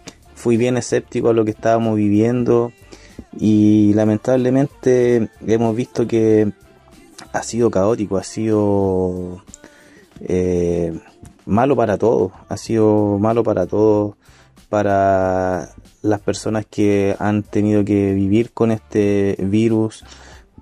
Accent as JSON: {"language": "Spanish", "town": "Coronel", "region": "Biobío", "country": "Chile", "tie": "born or raised there", "also_born_or_lived": "Santiago", "said": "Si bien viví en Santiago muchos años, nací en Santiago, pero a temprana edad me vine acá al sur a Coronel, una ciudad que está a 25-30 kilómetros al sur de Concepción."}